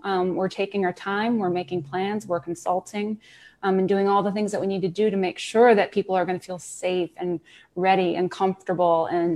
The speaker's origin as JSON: {"language": "English", "town": "Cincinnati", "region": "Ohio", "country": "United States", "said": "I am originally from Cincinnati, Ohio."}